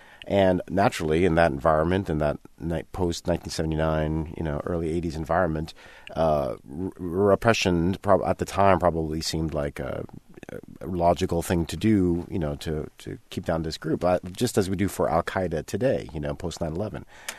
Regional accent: Fayetteville, North Carolina, United States; I mean, down in Fayetteville, when I was growing up in Fayetteville, I remember Egyptians being around there all the time because a lot of Egyptian officers would train at Fort Bragg, actually.

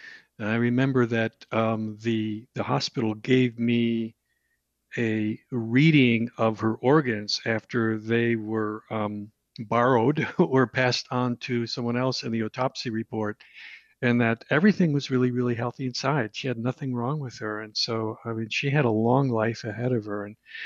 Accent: Buffalo, New York, United States; now in Arizona, United States; I've put my time in. I grew up in Buffalo, so I put my time in.

